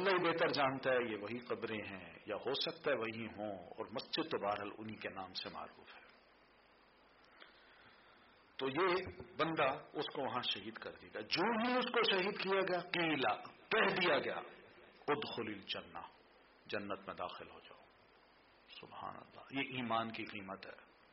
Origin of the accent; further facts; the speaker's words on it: Pakistan; میں نے کہا انا پاکستانی, میں پاکستانی ہوں.